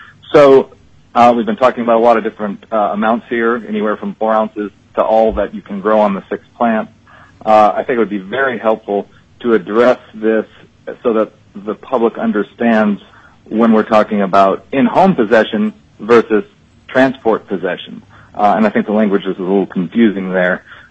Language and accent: English; Kasilof, Alaska, United States; I'm from Kisilov, Alaska.